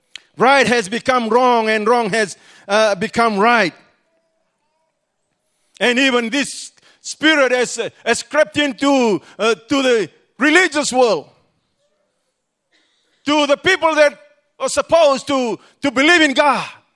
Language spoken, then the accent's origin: English; Fiji; Even I come from Fiji. They say where the place where the world should be. And then we had four coups.